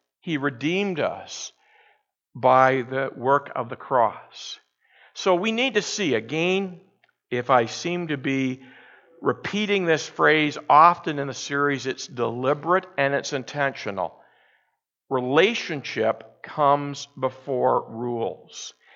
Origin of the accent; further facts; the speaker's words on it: Orillia, Ontario, Canada; I had a couple of funerals in Orillia, and I went back to my hometown